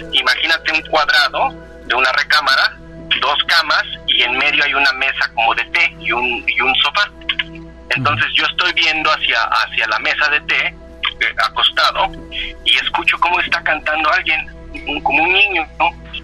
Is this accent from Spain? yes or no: no; Mexico; moved away as an adult; also born or lived in London; now in Australia; Yo vivía en México hasta que tenía 19 años y yo me fui de México porque fui a estudiar a Inglaterra.